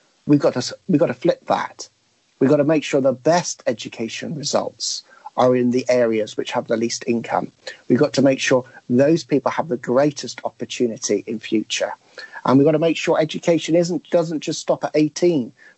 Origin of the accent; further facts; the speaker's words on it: South West England, United Kingdom; I mean, I come from Cornwall, so we got hit by globalization in 1867.